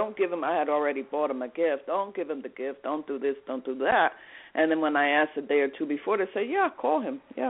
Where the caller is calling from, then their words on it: New Jersey, United States; I'm calling from New Jersey.